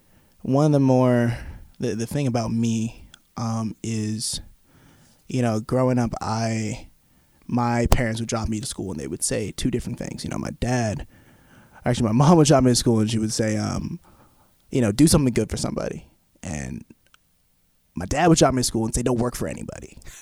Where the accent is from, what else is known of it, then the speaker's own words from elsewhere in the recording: Coral Springs, Florida, United States; moved away as an adult; now in Pittsburgh, United States; Yeah. I'm actually from Florida, from South Florida, a place called Coral Springs. My story for getting right here is I came here for college.